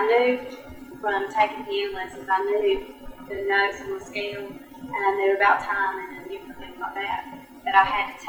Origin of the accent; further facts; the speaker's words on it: Valdosta, Georgia, United States; born there; I was born here in Valdosta, Georgia.